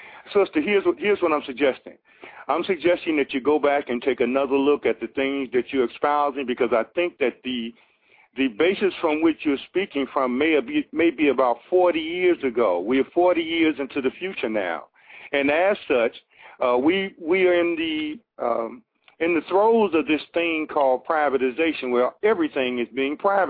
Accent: Chicago, Illinois, United States; I'm not a fan of Barack Obama because I'm from Chicago, so I've known about Barack Obama for quite some time.

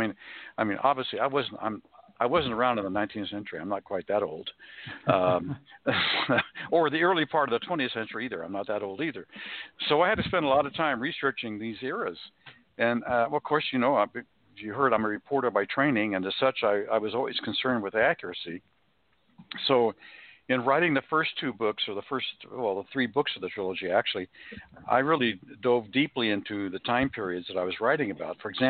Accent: Kansas, United States; of course I was growing up in Kansas at the time, and because history was I was growing up in a state which is steeped in a lot of history, especially Western history

